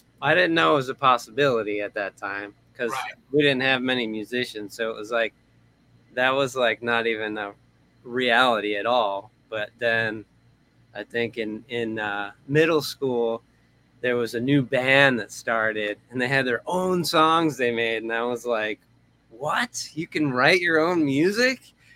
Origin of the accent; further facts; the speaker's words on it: North Olmsted, Ohio, United States; I grew up in Cleveland, Ohio.